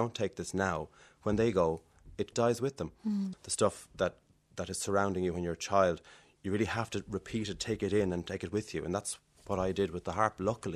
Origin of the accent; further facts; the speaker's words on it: Dublin, Leinster, Ireland; Well, I'm from Dublin, but the family's all from Cork.